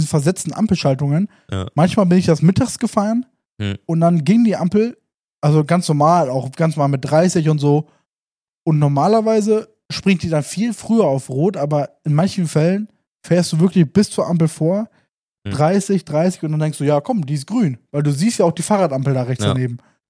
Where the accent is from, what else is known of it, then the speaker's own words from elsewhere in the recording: Münster, North Rhine-Westphalia, Germany; Ich bin Münsteraner